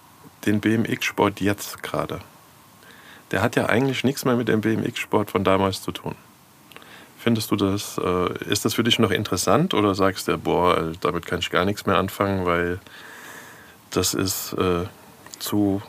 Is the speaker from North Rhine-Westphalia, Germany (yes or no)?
no; Frankfurt, Hesse, Germany